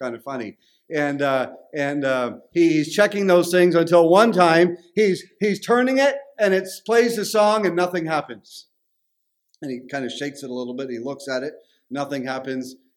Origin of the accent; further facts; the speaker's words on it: Canada; accent: Canadian; And so they'd say, and they'd make fun of my Canadian accent. But the point was this, they could really tell very quickly that I wasn't from there because of my accent.